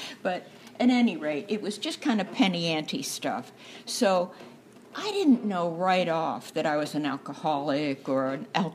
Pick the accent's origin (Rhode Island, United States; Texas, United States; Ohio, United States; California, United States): Rhode Island, United States; Pawtucket; And I grew up in Pawtucket, Rhode Island.